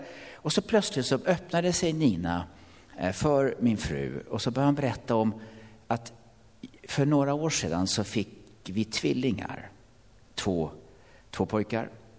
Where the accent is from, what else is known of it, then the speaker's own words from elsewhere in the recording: Sigtuna, Stockholm County, Sweden; har förmånen att få vara i varma Skåne. 12 grader 1 november. Uppe i Sigtuna där jag kommer från har vi minus 22.